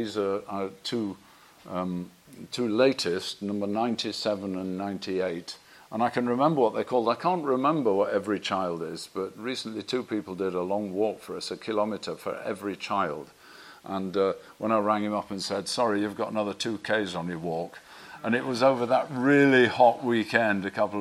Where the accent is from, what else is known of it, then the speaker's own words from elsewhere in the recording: Manchester, North West England, United Kingdom; As you know, I'm a Mancunian, and so I support United, the only team in the world.